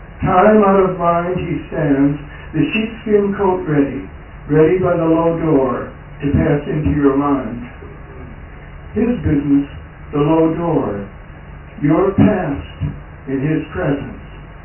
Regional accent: Webster Groves, Missouri, United States; also born or lived in St. Louis; I was born in St. Louis. St. Louis, not St. Louis. As you've heard. And I grew up in nearby Webster Groves, Missouri

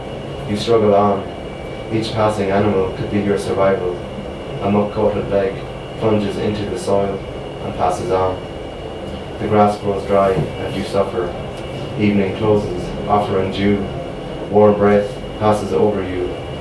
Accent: Sligo, Connacht, Ireland; I was a big fan of biology as well as English in like leaving cert class in Summer Hill College in Sligo.

